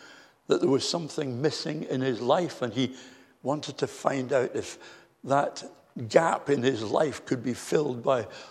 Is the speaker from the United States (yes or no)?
no; Scotland, United Kingdom; when I was growing up in Scotland, it was so bad on a Sunday